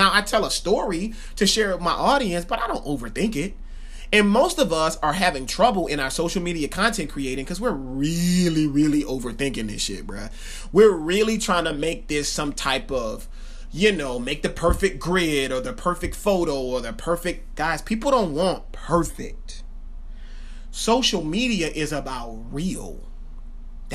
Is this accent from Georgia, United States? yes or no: yes; Marietta, Georgia, United States; I grew up in Marietta, Georgia. I eventually moved to Columbus, Georgia.